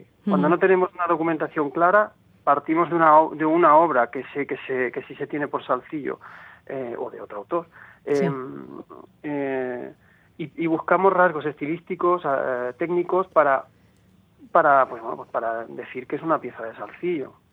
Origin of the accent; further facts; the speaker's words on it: Liétor, Castilla-La Mancha, Spain; porque yo soy de Lietor, de Albacete